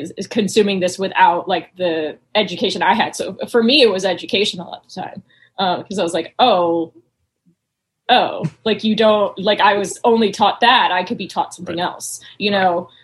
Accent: North Carolina, United States; I grew up in North Carolina.

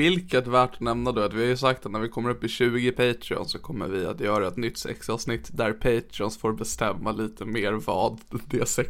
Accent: Norrland, Sweden; accent: Norrland accent; Så jag kan ju läsa den i min norrländska här i podden

